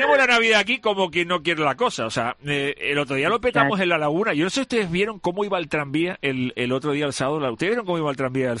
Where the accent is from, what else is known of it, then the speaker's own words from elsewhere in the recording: Santa Cruz de Tenerife, Canary Islands, Spain; Yo soy chicharrero, pero en la laguna tiene un encanto especial.